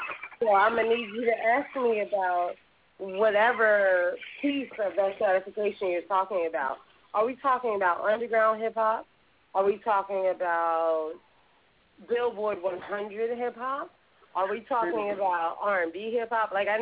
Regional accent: Jersey City, New Jersey, United States; So I'm from New Jersey, Jersey City. Let's be very specific about it.

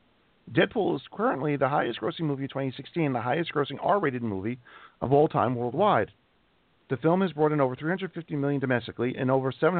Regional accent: Toronto, Ontario, Canada; For me personally, Titan City is Toronto, my hometown. What we call street food, the world would call a taste of home. I've walked its historic Yonge Street thousands of times

